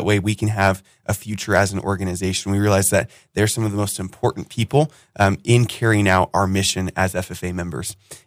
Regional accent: Oregon, United States; I think back to my home state of Oregon.

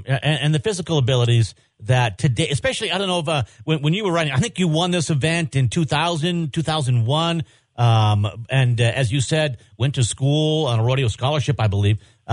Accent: Montana, United States; Of course, growing up in Montana, I've known a lot of riders

